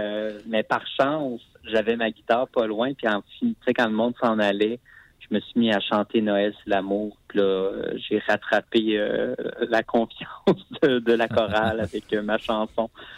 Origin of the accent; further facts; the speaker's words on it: Val-d'Or, Quebec, Canada; Moi, je viens de l'Abitibi, je viens de Val-d'Or.